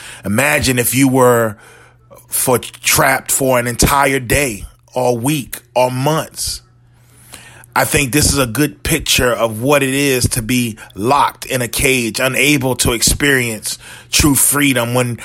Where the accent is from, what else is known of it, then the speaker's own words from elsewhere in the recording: New Jersey, United States; Growing up in New Jersey, my mother would always take us on a trip to her hometown of Lewisburg, North Carolina.